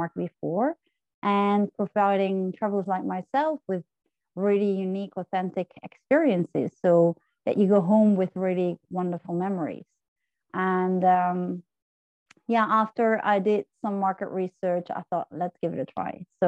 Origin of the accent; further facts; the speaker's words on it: Netherlands; I'm from the Netherlands.